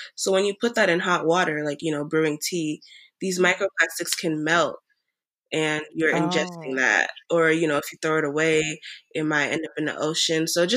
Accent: Rivers, Nigeria; also born or lived in Imo State; I'm from River State. Before he comes and gets my life. I'm from Rivers and Imo State.

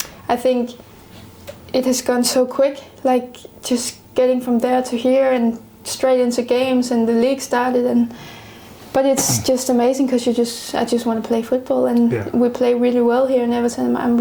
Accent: Denmark; English is a second language; now in United Kingdom; Yeah, I mean, I'm from a little town in Denmark where I had my school close to me, all my friends

